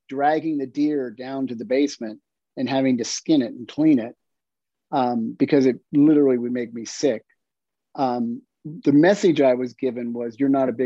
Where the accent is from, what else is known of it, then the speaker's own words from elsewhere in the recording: York, Pennsylvania, United States; now in Boston, United States; Oh, I grew up in York, Pennsylvania.